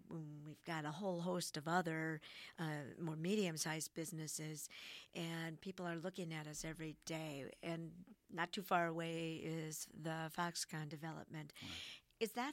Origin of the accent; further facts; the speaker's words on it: Milwaukee, Wisconsin, United States; But I think I grew up in the Milwaukee area, so I used to go, and it was a big treat when I was a little kid to go out to Mitchell Field and watch the planes take off.